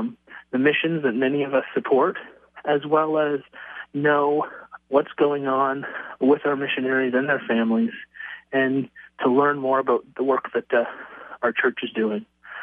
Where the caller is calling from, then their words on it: San Diego, California, United States; I'm calling from San Diego.